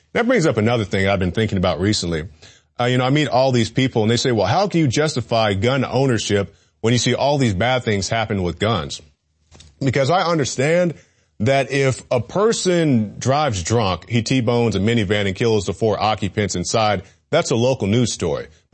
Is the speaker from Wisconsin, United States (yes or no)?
no; Tulsa, Oklahoma, United States; Now, we have some news out of my hometown of Tulsa, Oklahoma.